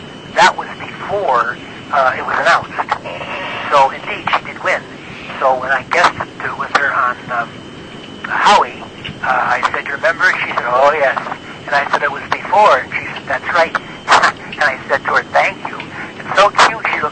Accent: Buffalo, New York, United States; born there; I was born in Buffalo, New York, and I met Lucille Ball.

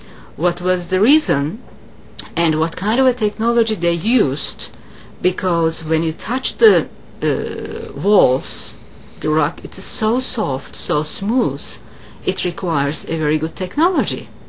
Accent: Istanbul, Turkey; English is a second language; I am from Istanbul. Istanbul is by the sea, by the water

